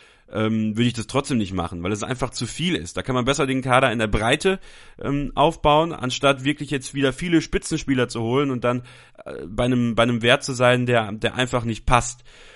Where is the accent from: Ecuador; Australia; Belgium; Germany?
Belgium; born there; ich bin in Belgien geboren, also habe da sogar eine kleine Verbindung zu